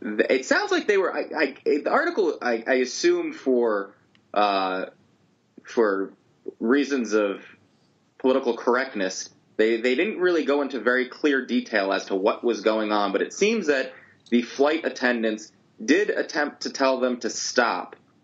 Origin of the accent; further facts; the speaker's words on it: New Jersey, United States; Yeah, listen, my home state, I love I always love performing in New Jersey and for New Jerseyans, and this is our wheelhouse.